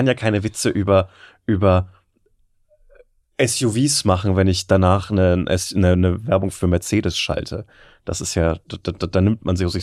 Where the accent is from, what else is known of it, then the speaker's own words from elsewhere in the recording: Germany; accent: German; mit meinem breiten deutschen Akzent und die mit ihren jeweiligen Regionaldialekten zu hören